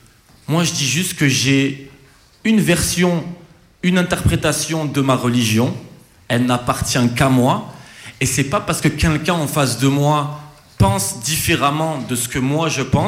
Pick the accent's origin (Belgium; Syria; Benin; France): France; born there; Donc moi, je suis d'origine tunisienne, hein, je suis né en France. Alors je suis français, mais mes parents, ils sont originaires de Tunisie.